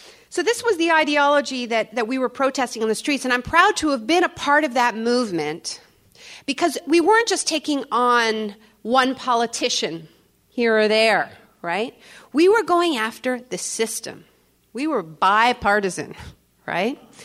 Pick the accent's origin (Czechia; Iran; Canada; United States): Canada; I'm Canadian, I'm a dual citizen, by the way, Canadian and American. My parents actually met in California. And my father was a war resister and came to Canada during the Vietnam War.